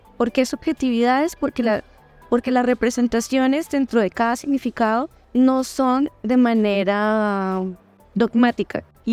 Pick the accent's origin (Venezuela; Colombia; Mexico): Colombia; igualmente que aquí en Colombia, pues porque yo soy colombiana.